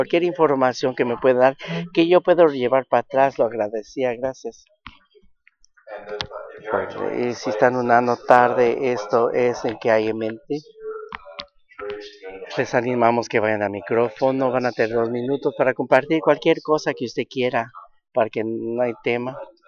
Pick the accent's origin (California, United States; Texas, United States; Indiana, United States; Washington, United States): California, United States; Yo soy de California, la área interior del norte, área 7, distrito 11.